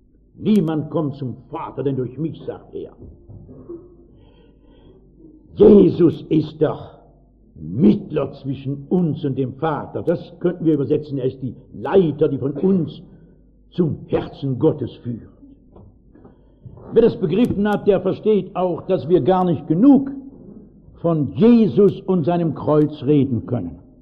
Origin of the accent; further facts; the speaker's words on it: Frankfurt, Hesse, Germany; Ich bin in Frankfurt groß geworden, einer Stadt, die neben anderen Schönheiten wimmelt, von Goethe-Erinnerungen.